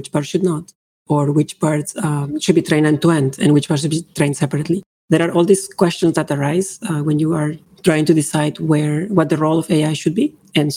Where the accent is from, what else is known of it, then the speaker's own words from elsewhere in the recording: Mexico; English is a second language; moved away as an adult; also born or lived in Canada; So I was born and raised in Mexico. And around 2011, 2012, I finished my undergrad there.